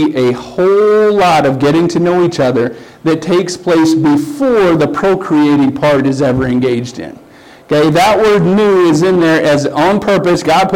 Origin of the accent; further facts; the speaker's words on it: South Dakota, United States; I grew up in South Dakota, farming and ranching. We did both.